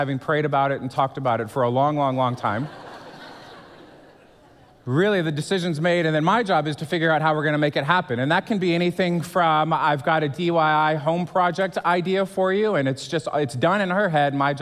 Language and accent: English; Houston, Texas, United States; I come to you from Houston.